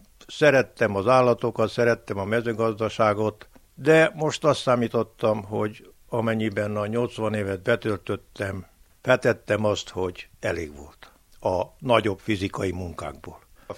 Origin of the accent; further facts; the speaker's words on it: Vámosgálfalva, Mureș County, Romania; Nem, én itt születtem, itt nőttem fel, és innen jártam munkába a közeli Dicsővárosba, a vegyi kombinátba, onnan jöttem nyugdíjba, és így mai napig Vámosgálfalvi vagyok.